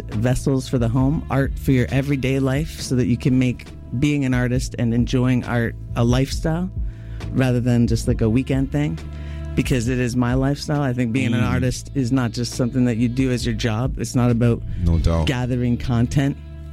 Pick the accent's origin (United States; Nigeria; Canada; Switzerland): Canada; London, Ontario